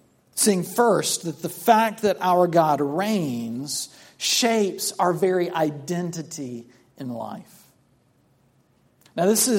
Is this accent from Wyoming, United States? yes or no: no; Sumter, South Carolina, United States; Like in my hometown, one of the first questions you'd always get asked is, well, who's your father? Who's your daddy? How long have you been in Sumter, boy?